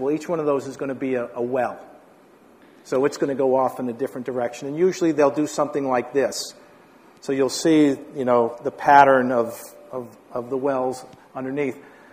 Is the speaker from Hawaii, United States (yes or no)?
no; New York, United States; Because I grew up in New York, and we used to drive down to Washington, D.C., and we drive through New Jersey